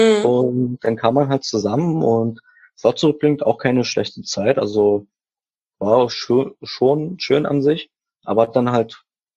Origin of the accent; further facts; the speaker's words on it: Szczecin, West Pomeranian Voivodeship, Poland; born there; Geboren bin ich in Stettin.